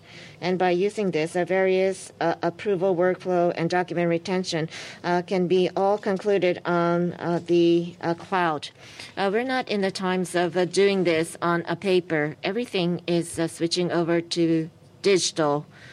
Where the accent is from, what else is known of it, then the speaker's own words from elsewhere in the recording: Hyogo, Japan; I'm from Hyogo Prefecture, but it says I'm from Okayama Prefecture.